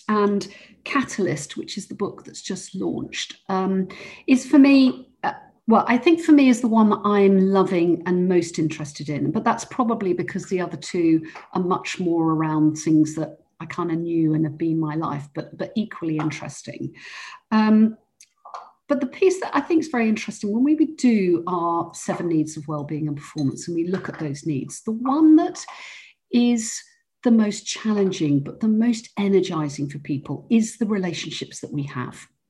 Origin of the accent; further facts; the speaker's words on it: South West England, United Kingdom; And then my love is Cornwall, and I'm Cornish